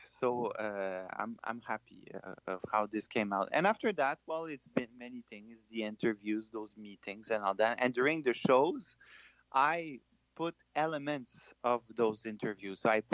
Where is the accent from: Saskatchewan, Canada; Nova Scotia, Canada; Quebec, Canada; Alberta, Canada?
Quebec, Canada; accent: French; English is a second language; origin, so my mom is from Poland and my dad is from Canada. So I'm more specifically from Quebec, because in Quebec we speak French. So that's why my big French accent.